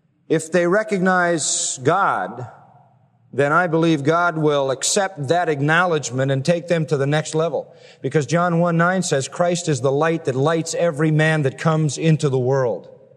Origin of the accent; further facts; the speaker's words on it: St. Louis, Missouri, United States; born there; also born or lived in Kansas City; I was born in St. Louis, and then we moved to Kansas City and lived there 4 years.